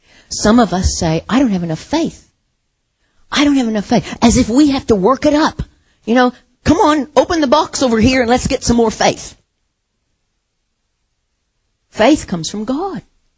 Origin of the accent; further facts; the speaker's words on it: United States; You know, I was brought up in America and we don't ask that kind of question.